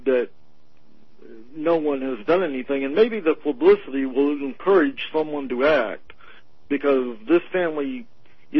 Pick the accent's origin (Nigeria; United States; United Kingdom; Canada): United States; the South; I grew up in the South, and when I was a young child, very young, similar things happened